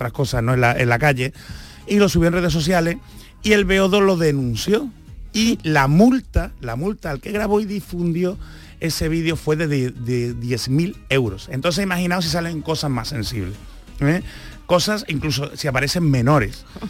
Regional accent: Seville, Andalusia, Spain; como sevillano feriante clásico, esto es un poco chocante

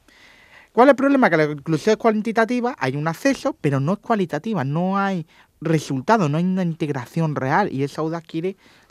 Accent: Córdoba, Andalusia, Spain; now in Málaga, Spain; Yo es que soy de Córdoba, ¿vale? Yo soy de Córdoba, pero yo estoy más tiempo ya en Málaga. Uh-huh. Estudio en Málaga por cuestiones de salud y por cuestiones personales.

